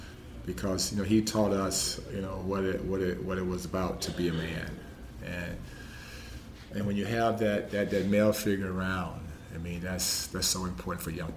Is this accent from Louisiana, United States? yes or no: no; Flint, Michigan, United States; I grew up in Flint, Michigan, and, you know, I had a wonderful family, and I was very fortunate as a young man growing up in a tough inner-city environment